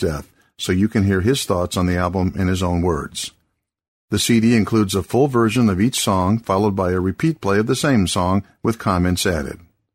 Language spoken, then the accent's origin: English; Akron, Ohio, United States; also born or lived in Atlanta, Georgia; Garcia and I grew up together in Akron, Ohio. We were friends from junior high school on.